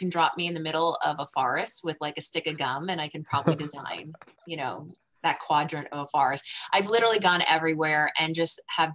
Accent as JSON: {"language": "English", "region": "New Jersey", "country": "United States", "said": "I'm from New Jersey, metropolitan area."}